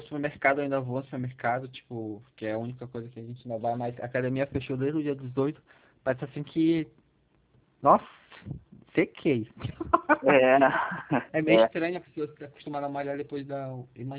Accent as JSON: {"language": "Portuguese", "region": "Pará", "country": "Brazil", "said": "Lá eu sou do Pará, né?"}